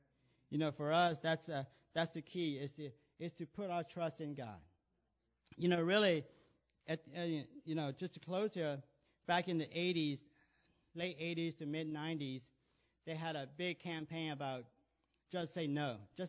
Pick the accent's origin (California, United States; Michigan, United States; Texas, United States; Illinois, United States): Illinois, United States; Chicago; I'm from Chicago. I don't know. I was raised in Chicago.